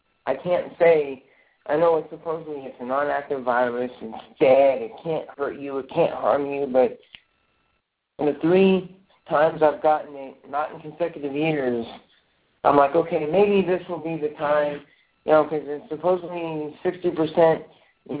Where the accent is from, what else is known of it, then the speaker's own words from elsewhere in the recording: United States; That's why I live in America. That's why I'm an American.